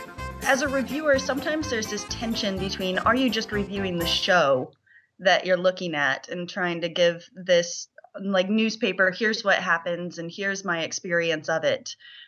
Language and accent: English; Iowa, United States; now in New Zealand; I live in New Zealand. I've been living here for about 9 years now. I am not from New Zealand originally. I'm actually from Iowa once upon a time.